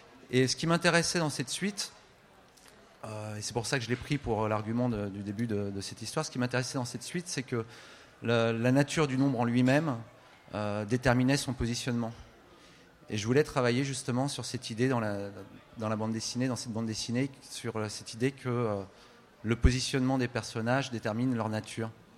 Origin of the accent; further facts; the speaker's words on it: Nantes, Pays de la Loire, France; Moi, je suis nantais